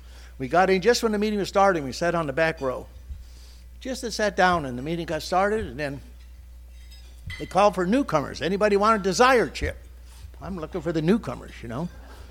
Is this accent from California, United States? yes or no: yes; California, United States; now in US South; See, I'm not from the South. I'm a California guy, but everybody down South, they get these big lawns